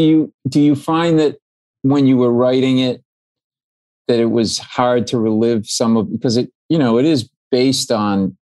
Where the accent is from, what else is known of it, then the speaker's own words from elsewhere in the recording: Providence, Rhode Island, United States; And we would go to Red Sox games because we grew up in Providence.